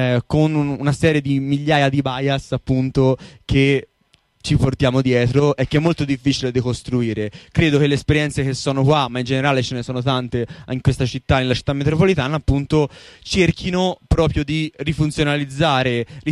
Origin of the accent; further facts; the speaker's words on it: Tuscany, Italy; now in Florence, Italy; da quando mi sono trasferito 5 anni fa in questo quartiere a Rifredi, e che effettivamente per me, che vengo invece dal Mugello, subito sotto l'Appennino